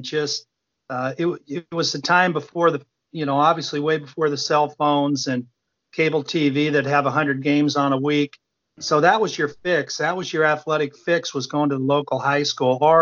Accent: Iowa, United States; you might not even believe it, but I grew up at Mid Pr

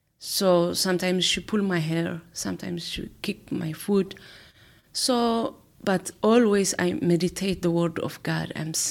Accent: Eritrea; I came from Eritrea.

